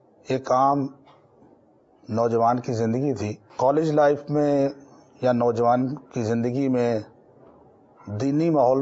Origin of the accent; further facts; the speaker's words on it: Gujrat, Punjab, Pakistan; میرا تعلق گجرات شہر سے ہے